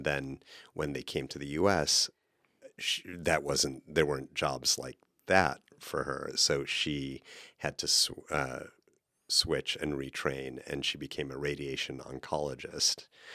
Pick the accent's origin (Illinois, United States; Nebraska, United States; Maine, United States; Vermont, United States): Illinois, United States; Chicago; You know, because you know, I grew up in Chicago. There's a super cult of Abraham Lincoln in the state of Illinois public education system.